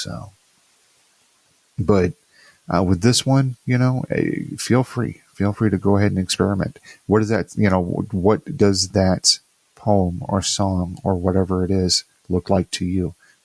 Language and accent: English; Rockford, Illinois, United States; I remember going to see that in my hometown of Rockford, Illinois, with my mom.